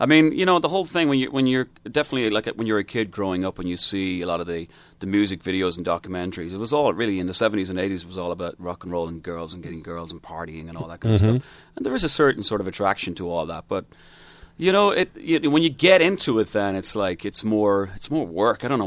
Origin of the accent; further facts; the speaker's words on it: Ireland; Oh, yeah.